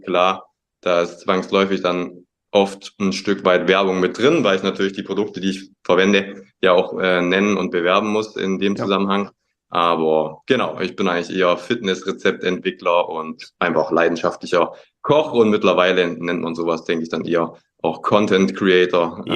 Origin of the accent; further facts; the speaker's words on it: Ravensburg, Baden-Württemberg, Germany; Ich komme tatsächlich aus Ravensburg, das liegt in Oberschwaben, nicht in Bayern, wobei das auch nicht so weit entfernt ist, aber geografisch zählen wir offiziell zu Baden-Württemberg.